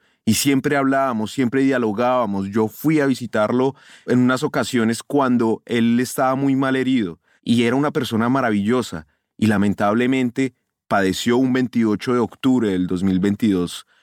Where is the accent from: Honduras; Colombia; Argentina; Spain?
Colombia; Bueno, como colombiano es muy difícil obviamente entender el tema